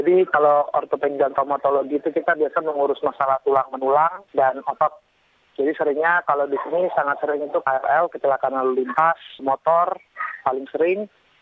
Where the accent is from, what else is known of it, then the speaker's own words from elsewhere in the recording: Papua, Indonesia; saya memang dari kecil tinggalnya di Irian. Saya sempat sebelumnya tinggal di Amerika memang, tapi cuma sebentar. Lalu ayah saya pindah ke Irian. Saya pindah di Irian, lalu saya sekolah di universitas saya di UI di Jakarta.